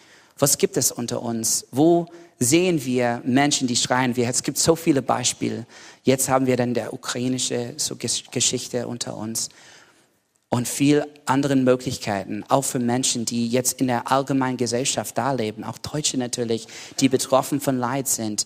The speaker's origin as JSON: {"language": "German", "country": "United States", "second_language": "German", "lives_now": "Germany", "said": "Das war ein bisschen lustig da, mich vorzustellen als Amerikaner."}